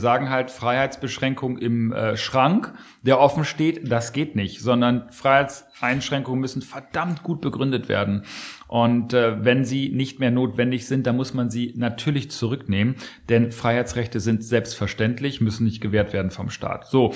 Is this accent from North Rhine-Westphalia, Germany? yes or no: no; Lower Saxony, Germany; ich komme ja aus Niedersachsen, das ist ein wichtiges Agrarland in Deutschland. In meiner Region, dem Oldenburger Land, ist die Land- und Ernährungswirtschaft der Wirtschaftszweig Nummer 1.